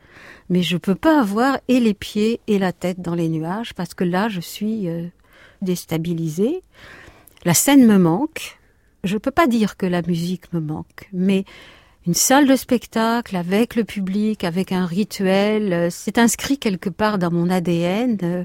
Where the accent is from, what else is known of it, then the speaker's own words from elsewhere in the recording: Aurillac, Auvergne-Rhône-Alpes, France; born there; Je suis née en 1943 à Aurillac dans le Cantal